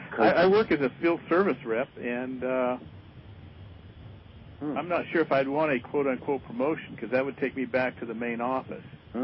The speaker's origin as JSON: {"language": "English", "region": "Oregon", "country": "United States", "said": "I'm from Oregon."}